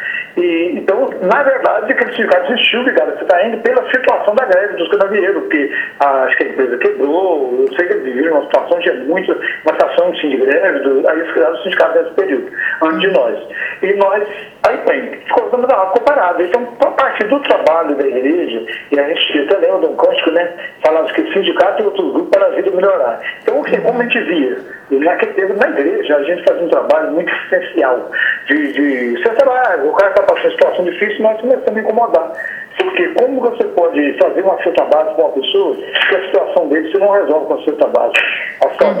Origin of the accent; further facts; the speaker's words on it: Tombos, Minas Gerais, Brazil; born there; sou casado, sou nascido em Tombos, nascido do 2 de 55, sou nascido em Catuné, Catuné é distrito de Tombos, e sou agricultor familiar.